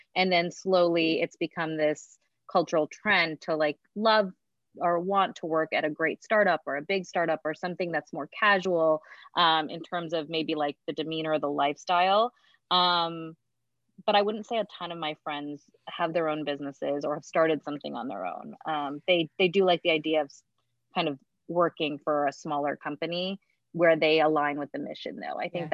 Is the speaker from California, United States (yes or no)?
no; Pittsburgh, Pennsylvania, United States; My parents immigrated to Pittsburgh, Pennsylvania from India in the 60s. They were actually both physicians and just came here for a better life for us. And education was a huge part of how we grew up.